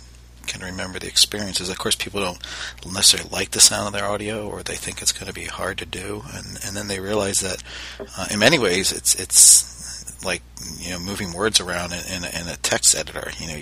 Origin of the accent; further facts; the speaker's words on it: Baltimore, Maryland, United States; I grew up in Baltimore, and D.C. was just like this like space that was like weird to get through because it's so busy there.